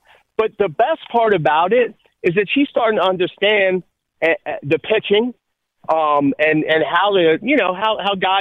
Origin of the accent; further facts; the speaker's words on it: Glenolden, Pennsylvania, United States; I'm from Delco. Born and raised in Glen Olden. Used to walk to the McDade Mall. Neighborhood where everybody growing up got a nickname.